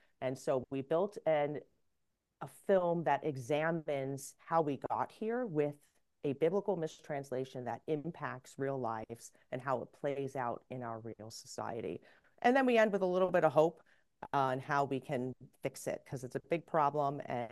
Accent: United States; I am a filmmaker from the United States.

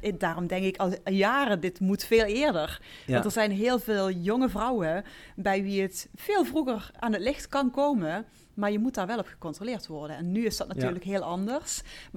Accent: Heerlen, Limburg, Netherlands; Ik ben 43. Ik kom uit Heerlen.

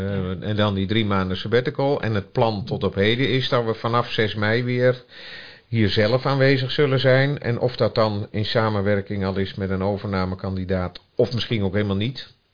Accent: Voorburg, South Holland, Netherlands; born there; also born or lived in Belgium; now in Almelo, Netherlands; Ik ben geen oorspronkelijk Almelo. Ik ben geboren in Voorburg. Maar een paar jaar in België gewoond. Ik heb met veel plezier hier in Almelo met de mensen met wie ik heb mogen en kunnen werken gewoond.

